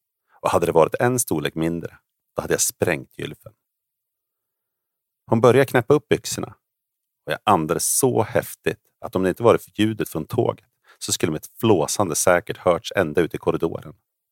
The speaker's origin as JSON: {"language": "Swedish", "country": "Sweden", "tie": "born or raised there", "said": "Jag hade ganska lång väg att åka från min hemort i södra Sverige"}